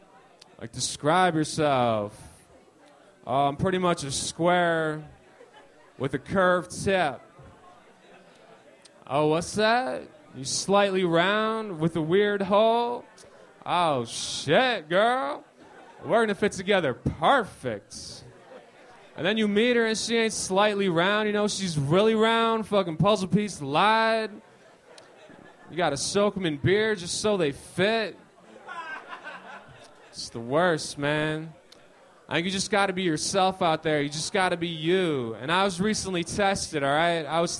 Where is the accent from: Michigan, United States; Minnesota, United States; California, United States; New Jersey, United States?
Michigan, United States; Lapeer; I'm from Lapeer, Michigan. It's by Flint.